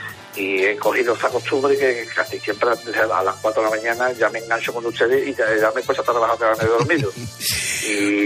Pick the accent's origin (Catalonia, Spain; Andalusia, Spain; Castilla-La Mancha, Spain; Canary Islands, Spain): Andalusia, Spain; Rota; Pues ha disfrutado usted entonces de mi pueblo y me alegro mucho. Espero que me recibirían muy bien, como siempre, como somos un pueblo muy acogedor.